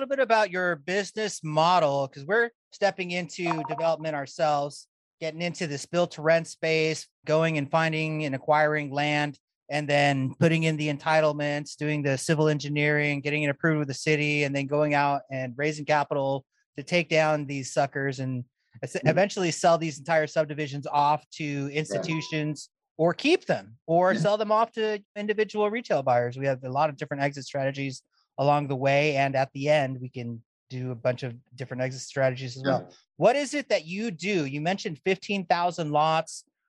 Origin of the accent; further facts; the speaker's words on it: Phoenix, Arizona, United States; I'm from Phoenix. I live in Phoenix.